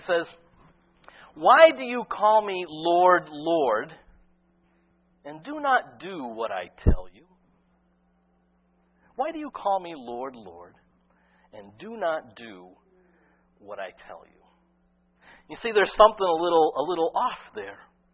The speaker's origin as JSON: {"language": "English", "town": "Weston", "region": "Massachusetts", "country": "United States", "tie": "born or raised there", "said": "I grew up in Weston, of racing over Regis College Hill one time."}